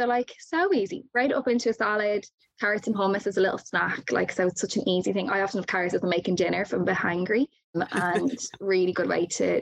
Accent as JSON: {"language": "English", "country": "Ireland", "tie": "born or raised there", "said": "growing up in Ireland, most people didn't have them."}